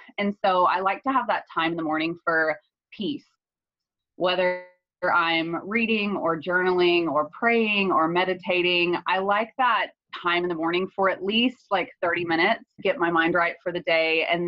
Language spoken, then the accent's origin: English; Oklahoma, United States; And so I own a salon, a very successful salon in my home state of Oklahoma.